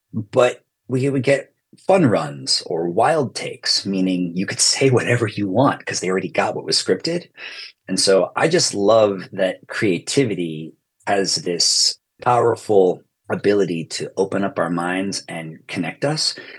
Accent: Philippines; So if they did ask me, I answered like, I'm Filipino

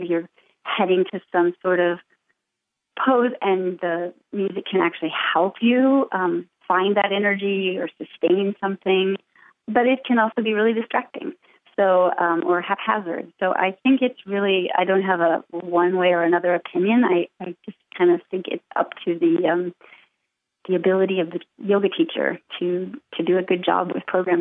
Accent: Lawrence, Kansas, United States; moved away as an adult; now in Boston, United States; I did. I grew up in Lawrence, Kansas, and I go back a lot. I have friends there and ties to the University of Kansas.

